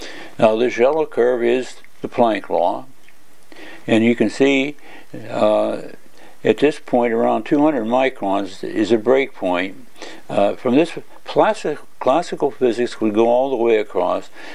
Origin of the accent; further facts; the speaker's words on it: United States; now in Berlin, Germany; I'm an American living in Berlin